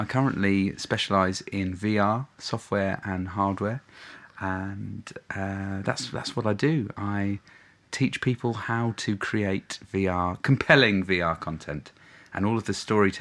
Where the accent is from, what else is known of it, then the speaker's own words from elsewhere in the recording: Portsmouth, South East England, United Kingdom; born there; now in London, United Kingdom; I was also born in Portsmouth. What a coincidence.